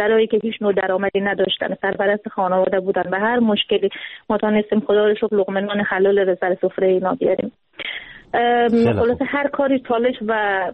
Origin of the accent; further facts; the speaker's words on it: Afghanistan; also born or lived in Iran; ما اوایل که آمده بودیم افغانستان چون مهاجر بودیم در ایران